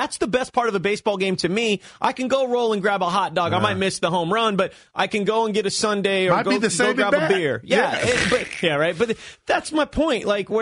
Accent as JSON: {"language": "English", "region": "California", "country": "United States", "tie": "born or raised there", "said": "I mean, I grew up in the East Bay, man, watching Ricky at the Coliseum swiping bags left"}